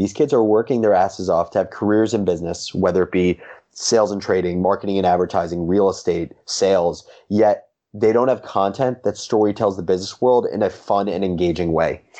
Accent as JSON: {"language": "English", "town": "Livingston", "region": "New Jersey", "country": "United States", "tie": "born or raised there", "said": "So I grew up in Livingston, New Jersey, went to a really small private high school"}